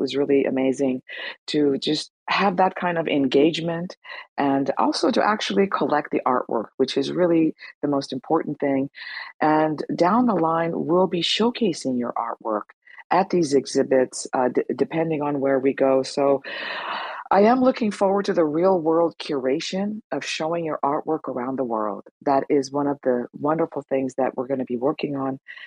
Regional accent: California, United States; because I'm from California

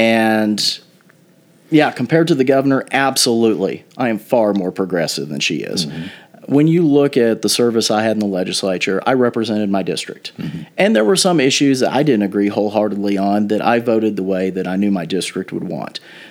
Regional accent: Elmore City, Oklahoma, United States; It used to be against the law to dance in my hometown. There was a city ordinance that prevented dancing.

